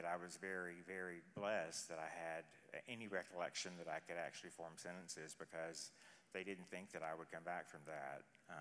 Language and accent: English; Murray, Kentucky, United States; also born or lived in California / Arkansas / Washington; I'm from Calaway County, Murray, Kentucky.